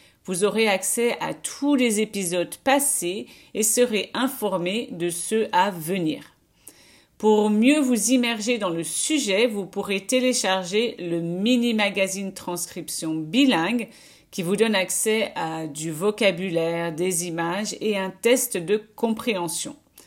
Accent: eastern France, France; Je viens de l'est de la France et ce n'est pas le genre de plat qu'on prépare dans ma région. On est près de la Suisse, il fait très froid

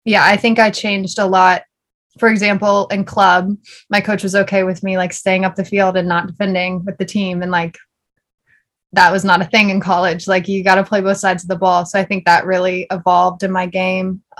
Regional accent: Georgia, United States; I think the heat, even growing up in Georgia, you don't really get used to it when it gets really hot.

